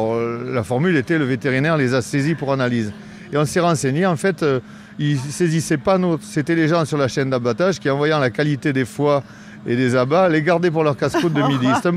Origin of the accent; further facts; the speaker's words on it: Nouvelle-Aquitaine, France; Moi, je suis issu de la Dordogne, donc purement aquitain.